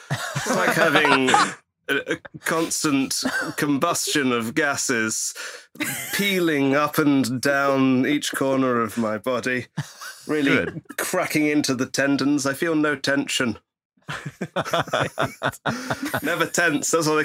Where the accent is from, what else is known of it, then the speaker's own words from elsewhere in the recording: Belgium; although I sound like this, I grew up in Belgium and my parents worked for the European Union, which is why I lived in Belgium.